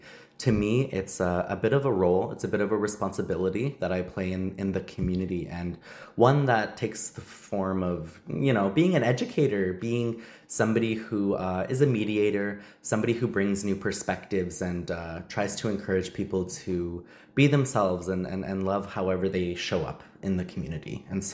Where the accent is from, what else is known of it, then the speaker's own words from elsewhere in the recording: Alberta, Canada; I'm Nakota Sioux. I'm Ithkabi Nakota from Treaty 6 territory, from the Alexis Nakota Sioux Nation.